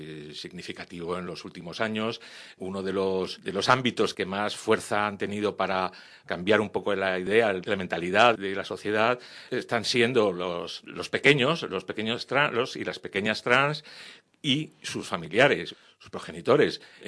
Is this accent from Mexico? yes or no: no; Madrid, Community of Madrid, Spain; Soy de aquí de Madrid, tengo 62 años, a punto de cumplir.